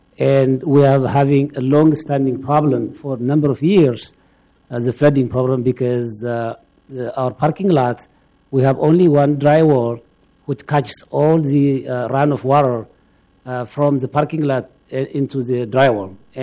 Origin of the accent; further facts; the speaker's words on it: Ethiopia; I'm originally from Ethiopia, as you know.